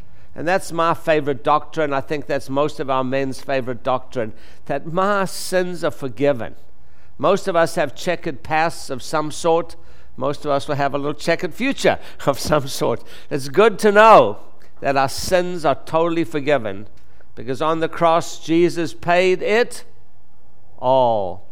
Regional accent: Texas, United States; accent: Texas; I'm from Texas, so the country, that's the accent, Texas.

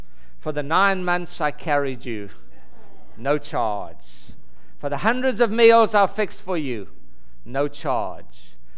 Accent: Texas, United States; You remember that old country western song that we're from Texas, so we like country western songs.

